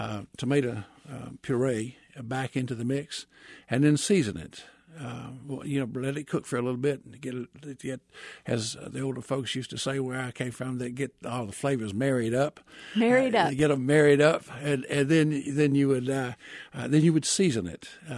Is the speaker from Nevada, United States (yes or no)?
no; Louisiana, United States; Well, first of all, I grew up in Louisiana, and Louisiana has some wonderful foods.